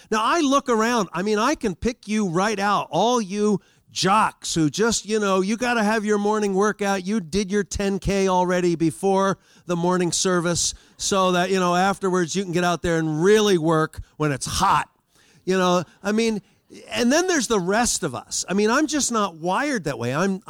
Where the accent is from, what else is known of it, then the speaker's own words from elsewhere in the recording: Philadelphia, Pennsylvania, United States; I mean, I grew up back in Philadelphia, big German mother.